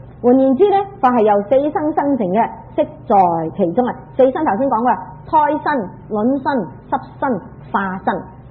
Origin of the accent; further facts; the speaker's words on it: China; 我哋中国人冇呢啲噶嘛，系嘛？我哋中国人冇所谓色界、无色界呢啲嘢。